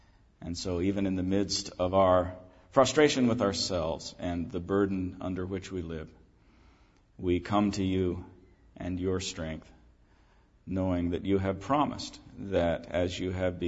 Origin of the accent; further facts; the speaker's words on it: New England, United States; Now, I'm from New England, okay